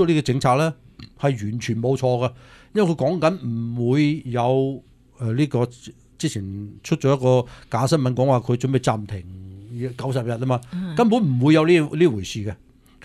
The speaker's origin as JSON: {"language": "Cantonese", "country": "United States", "said": "幫緊我哋美國人，你要明白呢樣嘢嚇。"}